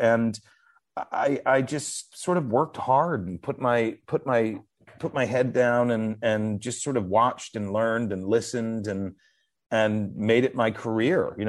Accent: New York City, New York, United States; I was sort of like a wayward youth in New York City. I was from New York, but I was working in a restaurant

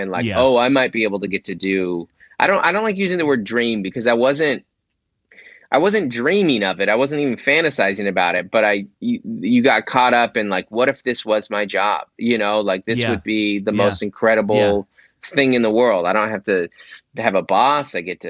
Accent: Seattle, Washington, United States; moved away as an adult; now in San Diego, United States; I grew up in Seattle. I'm from there. I went to college there. Like and everybody knew you there.

